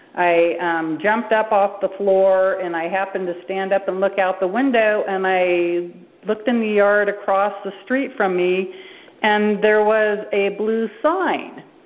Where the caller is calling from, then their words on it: Nevada, United States; Sure. Nevada.